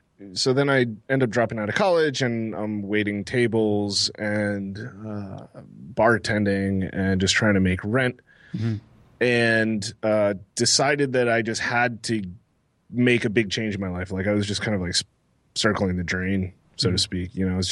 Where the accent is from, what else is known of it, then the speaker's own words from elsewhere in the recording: Texas, United States; I was living in Texas. So I'm from Texas originally